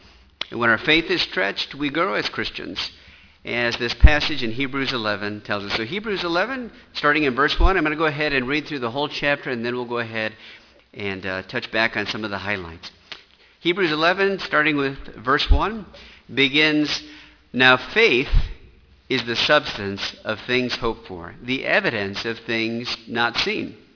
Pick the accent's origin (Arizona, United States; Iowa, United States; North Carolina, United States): Iowa, United States; Sioux City; You know, I grew up in Sioux City, Iowa, and my dad said that back in the 1950s, there was an old combination bridge in Sioux City over the Missouri River.